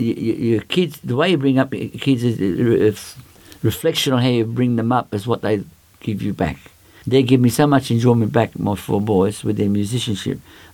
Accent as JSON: {"language": "English", "country": "Malta", "said": "Yeah, well, as you know, we come from Malta."}